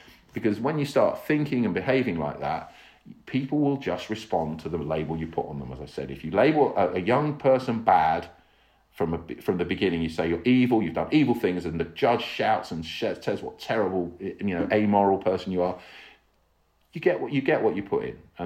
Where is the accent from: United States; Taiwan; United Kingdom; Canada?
United Kingdom; England; and obviously I'm an English guy, I'm not trying to lecture them or tell them how to, you know, run their country.